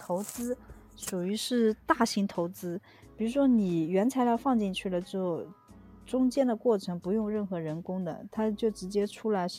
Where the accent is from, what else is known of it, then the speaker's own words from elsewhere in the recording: China; 对我们大陆人来说，台湾人收入也很高